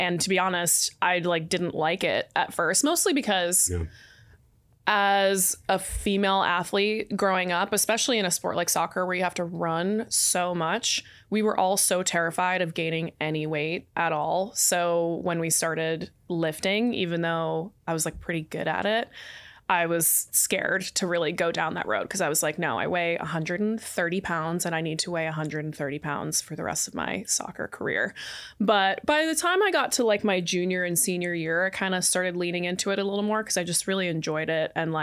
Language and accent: English; Boston, Massachusetts, United States; now in Austin, United States; I'm from Boston originally, small town outside of Boston. Born and raised.